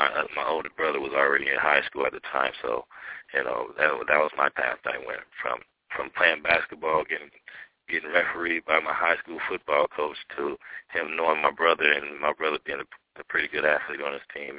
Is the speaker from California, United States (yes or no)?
yes; Oakland, California, United States; also born or lived in Baton Rouge, Louisiana; I grew up in Oakland, California, the Bay Area. I was born in Louisiana, Baton Rouge to be exact, and I was raised in Oakland, California, and that's where I began playing ball.